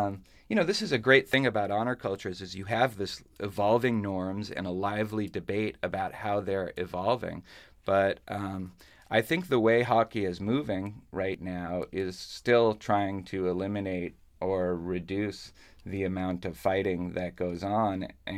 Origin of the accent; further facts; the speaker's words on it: Boston, Massachusetts, United States; There's a great one in my hometown of Boston, Montreal.